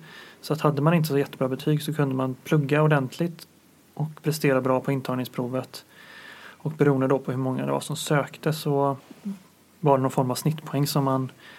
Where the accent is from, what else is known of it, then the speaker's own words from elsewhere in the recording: Gothenburg, Västra Götaland County, Sweden; also born or lived in Gdansk; Jag kommer ursprungligen från Göteborg. Läste i Gdansk mellan 2006 och 2012. Och... Efter jag flyttade hem till Sverige så började jag jobba i Norrköping